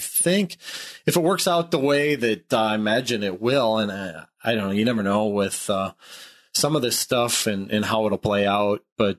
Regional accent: Williams, Iowa, United States; My dad would always tell people, like, we're from Williams, Iowa.

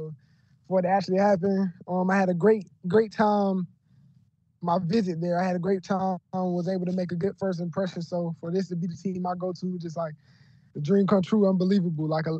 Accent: Woodruff, United States; I'm back in Woodruff, my hometown.

